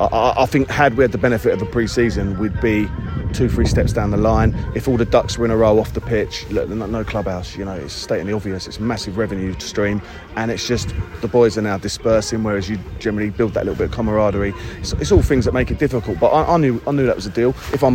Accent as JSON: {"language": "English", "region": "South East England", "country": "United Kingdom", "said": "I'm from Sussex"}